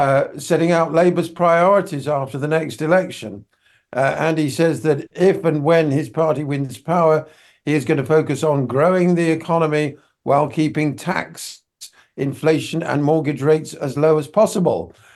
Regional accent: United Kingdom; I'm a Brit.

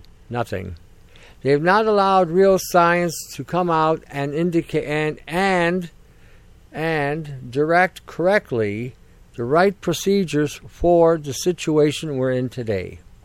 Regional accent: United States; now in Canada; I was at the time growing up in the United States and then later on I came to Canada.

